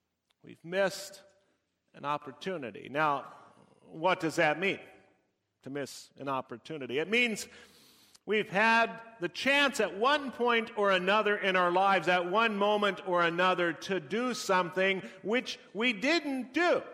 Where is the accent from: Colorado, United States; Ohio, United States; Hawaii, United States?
Colorado, United States; Loveland; a choir based in Loveland, my hometown there in Colorado, that was going on tour all summer throughout the United States.